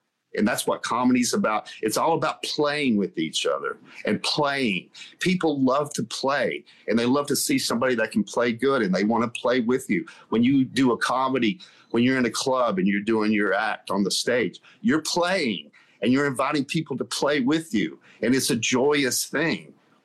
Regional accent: the South, United States; I grew up in the South in the 60s and the 70s, and that was a really oppressive place for a creative artist

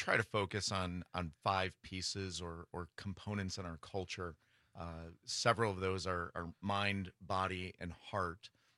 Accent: Indiana, United States; now in Waukesha, United States; When I started coaching here, I'm from Indiana.

